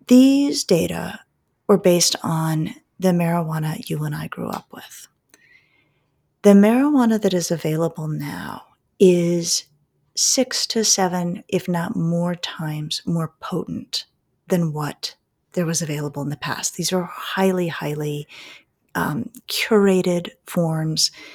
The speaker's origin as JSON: {"language": "English", "region": "Colorado", "country": "United States", "said": "I am from Colorado, where it's been legal for a long time."}